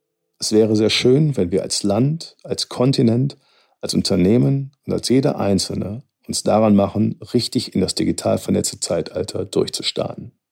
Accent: Cologne, North Rhine-Westphalia, Germany; wie es zu mir als Kölner am besten passt

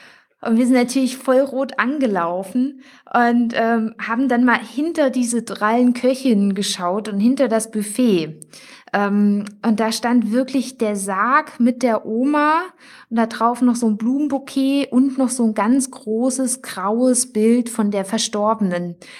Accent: Thuringia, Germany; wir kommen aus Thüringen

